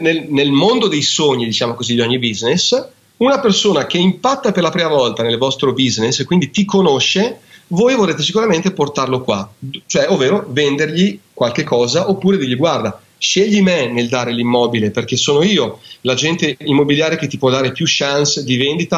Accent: Emilia-Romagna, Italy; accent: Romagnol; come nel mio, è come romagnolo e si sente.

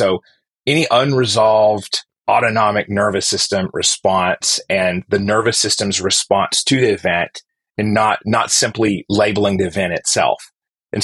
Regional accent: the South, United States; Growing up in the South, here in America and US, you get to watch all kinds of dynamics.

